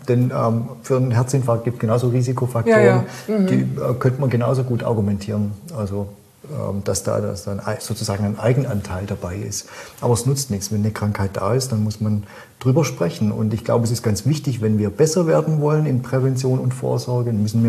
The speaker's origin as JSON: {"language": "German", "region": "Baden-Württemberg", "country": "Germany", "accent": "Swabian", "said": "ich bin ja Schwabe, wie man mir gut anmerkt."}